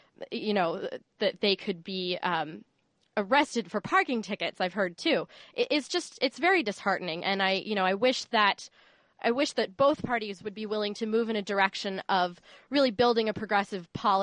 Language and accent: English; Pennsylvania, United States; I'm from Pennsylvania, so it's a strategic vote no matter what.